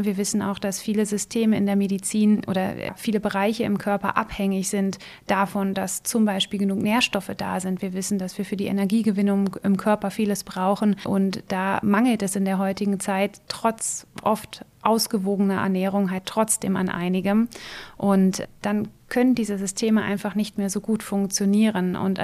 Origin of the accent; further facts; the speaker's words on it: Hanover, Lower Saxony, Germany; moved away as an adult; now in Berlin, Germany; Ich bin gebürtige Norddeutsche, komme aus Hannover, bin dann zum Studium nach Berlin gegangen an die Charité, habe an der Charité und in Frankreich studiert